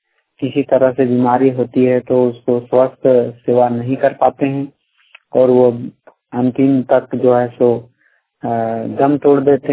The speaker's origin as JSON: {"language": "Hindi", "region": "Jharkhand", "country": "India", "said": "ग्राम खेराबड़ा पंचायत चेता प्रखंड कोटा जिला धनबाद का निवासी हूँ।"}